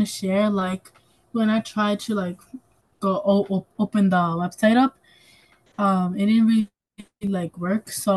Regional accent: Hudson, New York, United States; I'm 11 years old, and I'm also from Hudson.

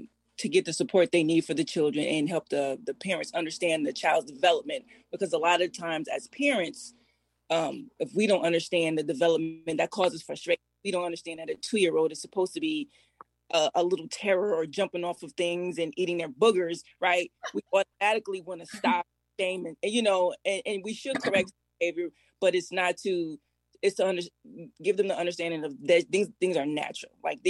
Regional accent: Albany, New York, United States; I am born and raised in Albany, New York.

